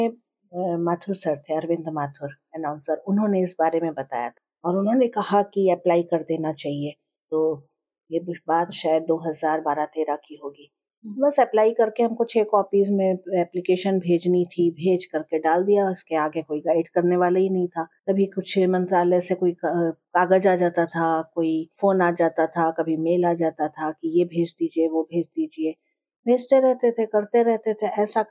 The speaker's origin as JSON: {"language": "Hindi", "town": "Bilaspur", "region": "Chhattisgarh", "country": "India", "said": "हम लोग बिलासपुर के रहने वाले हैं"}